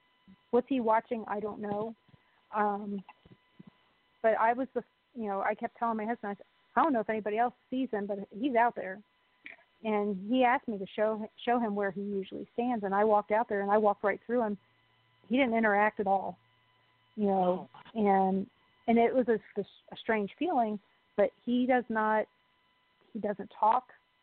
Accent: United States; like I've had to tell a whole bunch of people, I'm Indian. I don't care what you call me as long as you don't call me a bad word.

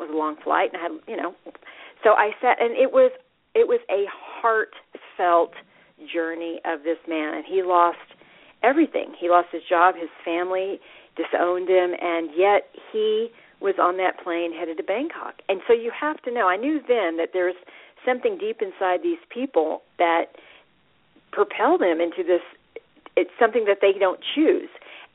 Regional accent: Texas, United States; accent: Texan; I know, y'all. I know. It's true. I can't help it. I'm from Texas.

